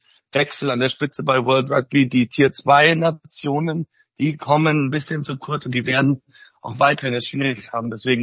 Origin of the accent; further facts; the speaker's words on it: Italy; als Italiener muss man sich fragen, was ist hier eigentlich los?